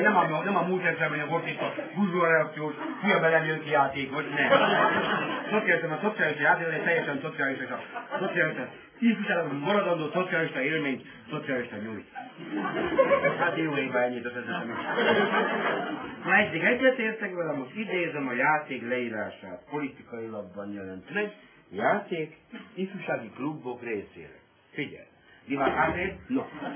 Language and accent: Hungarian; Budapest, Hungary; Kőbányán nevelkedtem, ismerek egy-két figurát